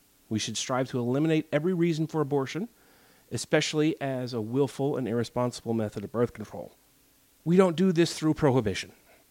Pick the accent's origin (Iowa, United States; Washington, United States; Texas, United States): Texas, United States; In fact, a handful of states had trigger laws on the books, such as my home state of Texas.